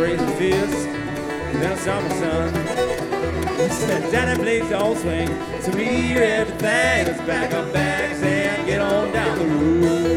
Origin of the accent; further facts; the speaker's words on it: Milwaukee, Wisconsin, United States; We're from Milwaukee, Wisconsin.